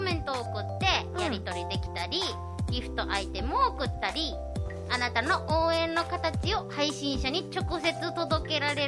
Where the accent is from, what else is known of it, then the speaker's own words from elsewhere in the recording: Fukuoka, Japan; now in Okinawa, Japan; 生まれも育ちも博多っ子、うん、結婚して沖縄に移住してまいりました、